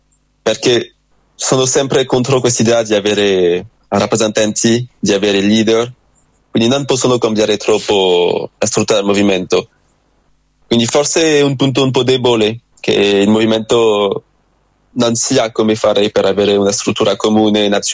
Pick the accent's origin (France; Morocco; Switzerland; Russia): France; Saint-Nazaire, Pays de la Loire; Italian is a second language; nel mio paese vicino a Nantes, a Saint-Nazaire